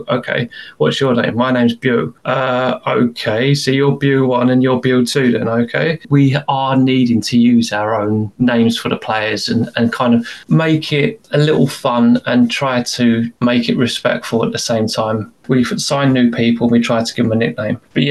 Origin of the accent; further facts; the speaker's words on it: England, United Kingdom; now in Thailand; And it'll be that as well with us being English and trying not to force too many things upon a Thai club.